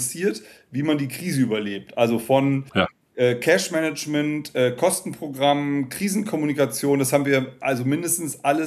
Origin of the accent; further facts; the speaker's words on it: Lower Saxony, Germany; born there; ich als gebürtiger Niedersachse, also und halber Niederländer